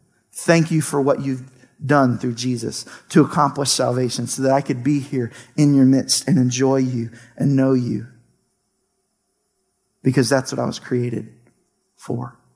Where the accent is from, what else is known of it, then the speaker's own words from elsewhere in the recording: Mississippi, United States; I think it's partially because I was raised in Mississippi and everybody loved the Saints in Mississippi because we had nobody else.